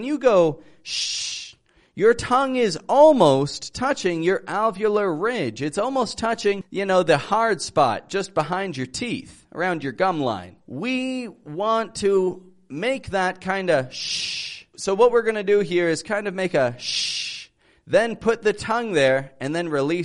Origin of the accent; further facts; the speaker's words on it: Toronto, Ontario, Canada; I'm from Toronto, Canada.